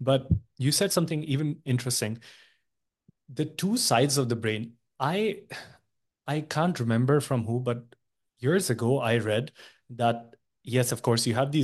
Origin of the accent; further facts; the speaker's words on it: India; I'm originally from India